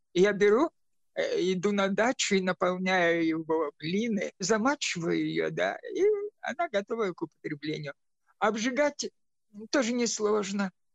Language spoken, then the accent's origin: Russian; Siberia, Russia; born there; Я родился в Сибири, там, где Иртыш впадает в прекрасное местечко.